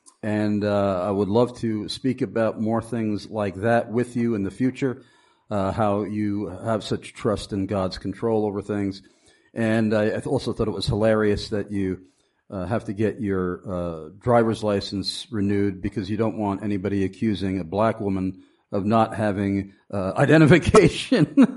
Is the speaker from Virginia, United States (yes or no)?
no; New York, United States; I'm a New Yorker originally.